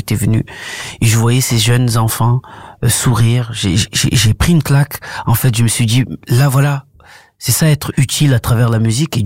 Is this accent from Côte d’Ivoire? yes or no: no; Comoros; Je suis originaire des Comores.